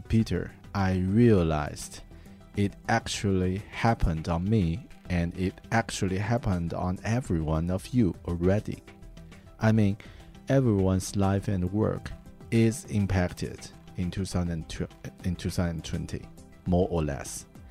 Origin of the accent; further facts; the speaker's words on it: China; English is a second language; moved away; I came from China with family. It was quite hard when I arrived a new country to start from scratch. I might visit my extended family in China this year